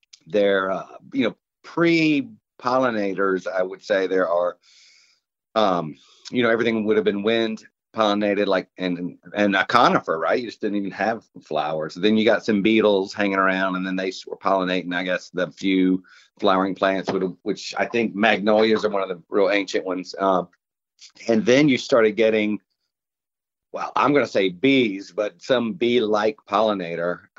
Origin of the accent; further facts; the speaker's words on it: Savannah, Georgia, United States; I'm from Savannah. That is exactly what I would say.